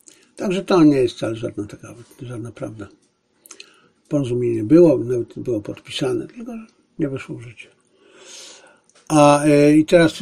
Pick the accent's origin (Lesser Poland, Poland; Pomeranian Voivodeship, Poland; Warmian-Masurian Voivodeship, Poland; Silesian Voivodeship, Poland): Silesian Voivodeship, Poland; Zabrze; a to z mojego dzieciństwa się nazywało Gulikstache w Zabrzu.